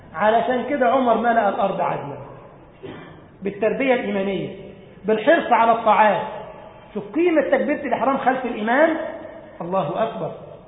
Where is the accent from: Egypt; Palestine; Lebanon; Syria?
Egypt; وكان في بلدنا مصر حاكما على مصر في حلوان